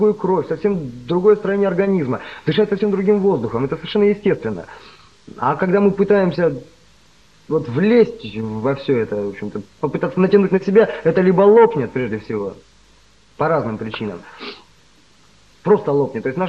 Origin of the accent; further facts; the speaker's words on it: Cherepovets, Vologda Oblast, Russia; Я сам из Череповца.